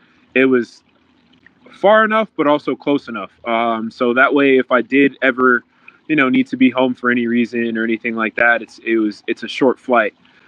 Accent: Houston, Texas, United States; So I grew up in the Houston area. So I grew up in I actually went to Kingwood High School. So it's north Houston.

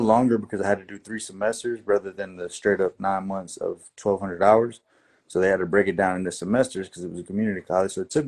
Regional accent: Jacksonville, Florida, United States; also born or lived in Kissimmee / Dalton, Georgia; Yes, I was born in Kissimmee, Florida. Grew up for some time in Dalton, Georgia.

